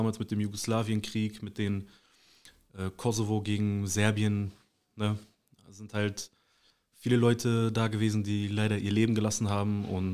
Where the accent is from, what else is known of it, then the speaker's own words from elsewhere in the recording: Gelsenkirchen, North Rhine-Westphalia, Germany; now in Recklinghausen, Germany; Also stadtmäßig komme ich aus Gelsenkirchen. Bin da geboren, habe da den Großteil meines Lebens verbracht. Wohne jetzt seit 6 Jahren in Recklinghausen. Und wenn du nationalitätstechnisch meinst, bin ich sehr gemixt innerhalb meiner Familie. Meine Mutter kommt aus Deutschland mit französischen